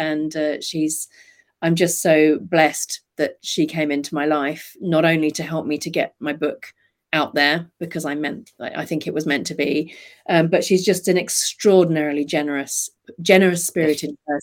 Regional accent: United Kingdom; But let's face it, we're British and that's a really British thing to do.

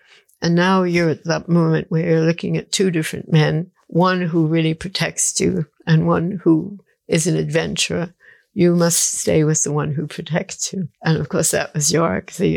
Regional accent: United States; no, because I am an American.

